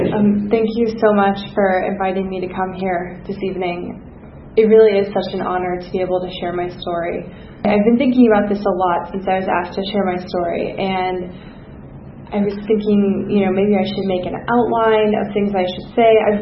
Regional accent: Atlanta, Georgia, United States; So I'm actually from Atlanta, in the city of Atlanta. I grew up in Buckhead, and my dad is a successful business executive at a company headquartered here in Atlanta. I grew up on West Paces Ferry.

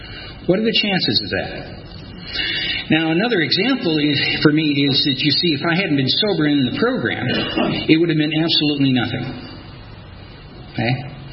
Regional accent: Cleveland, Ohio, United States; accent: Midwestern; moved away as an adult; also born or lived in New England; now in Atlanta, United States; Now, I'm originally from Cleveland, Ohio. All right, and I moved to New England in 1978, and in 1992 I moved to Atlanta. Okay, as some people say, I have a Midwestern accent.

